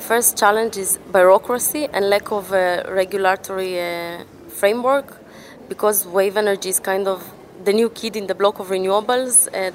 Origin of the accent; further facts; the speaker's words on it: Israel; English is a second language; also born or lived in Ukraine; I'm Israeli, I live in Israel, but I was born in Ukraine.